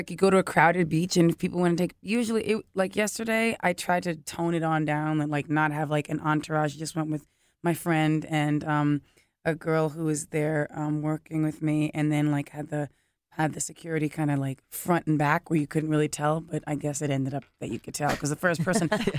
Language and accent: English; New York, United States; being born and raised in New York, that was like, of course, for the world, it was a tragic day.